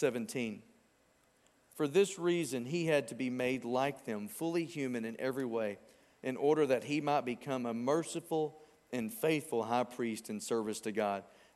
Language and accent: English; Arkansas, United States; And I was able to spell that right, even though I'm from Arkansas.